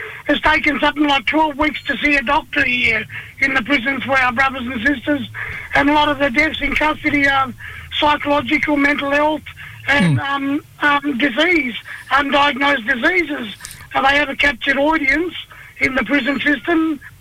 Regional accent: Albany, Western Australia, Australia; from West Australia. I'm a Noongar from Menang, connected to the Menang Willaman mob. of the Southwest down there, Albany, WA.

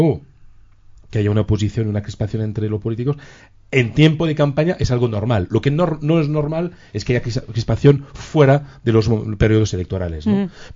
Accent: France; Spanish is a second language; A mí como francés me siento muy orgulloso de que en mi pueblo la gente se interese tanto por su futuro

